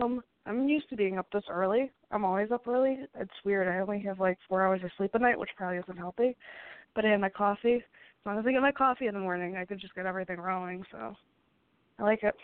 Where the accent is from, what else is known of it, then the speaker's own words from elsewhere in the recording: Chicago, Illinois, United States; accent: nasally; I know I'm from Chicago, so I'm already nasally.